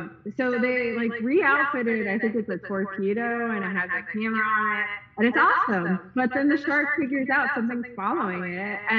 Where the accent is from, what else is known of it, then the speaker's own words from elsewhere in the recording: Long Island, New York, United States; And also growing up on Long Island, if you read the book Jaws, they mention the Hamptons a ton.